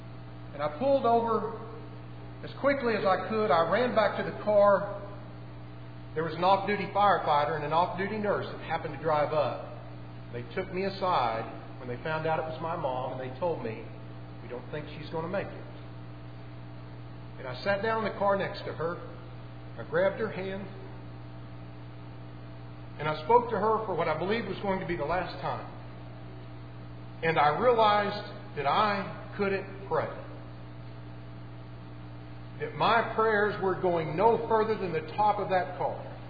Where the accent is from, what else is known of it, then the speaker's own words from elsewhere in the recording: Oklahoma, United States; now in Fort Worth, United States; I was back home over the holidays and about to leave to drive back to Fort Worth. And I was driving from Oklahoma City on this little two-lane highway back out to my parents' house.